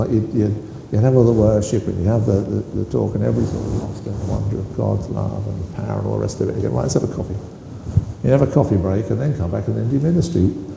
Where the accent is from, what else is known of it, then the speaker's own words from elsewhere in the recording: United Kingdom; I drink tea anyway, I'm British.